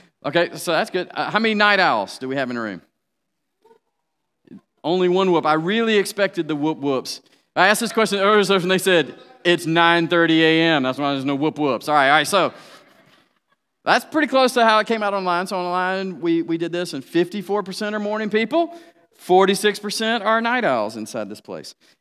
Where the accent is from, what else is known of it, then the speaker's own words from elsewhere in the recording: Atlanta, Georgia, United States; If you don't know, I'm from Atlanta, and it was going to pain me to watch the Saints play the Super Bowl in our home stadium.